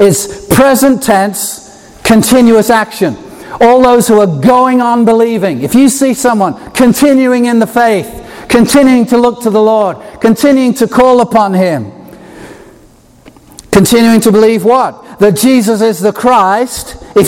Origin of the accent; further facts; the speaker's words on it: England, United Kingdom; moved away; Growing up in England